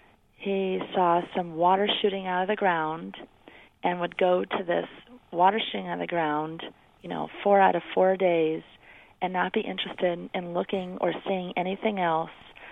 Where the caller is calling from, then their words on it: Urbana, Illinois, United States; Hi, I'm calling from Urbana.